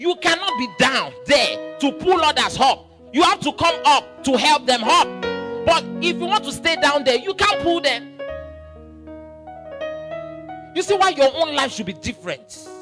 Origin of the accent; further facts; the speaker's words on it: Ondo, Nigeria; I am from Ondo. You cannot argue with me. I'm the son of the soil.